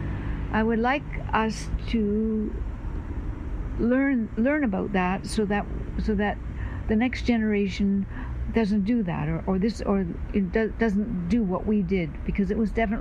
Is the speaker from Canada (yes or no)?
yes; Windsor, Ontario, Canada; born there; I was born in Windsor, Ontario. We would go downtown. We lived on Church Street.